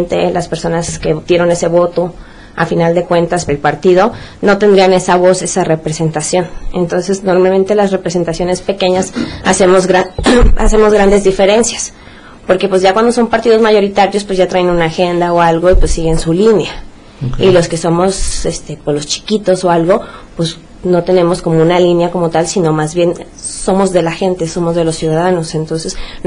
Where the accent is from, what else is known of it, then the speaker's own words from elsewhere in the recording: Guadalajara, Jalisco, Mexico; also born or lived in Nayarit; mi papá era nacido de Nayarit y mi mamá de aquí de Guadalajara. Nací aquí en Guadalajara y todo eso, pero ya mis estudios tanto de secundaria y preparatoria y universidad los hice en Nayarit.